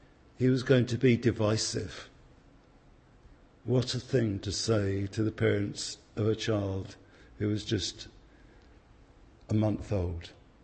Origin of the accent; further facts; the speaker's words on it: United Kingdom; Perhaps that's us being British.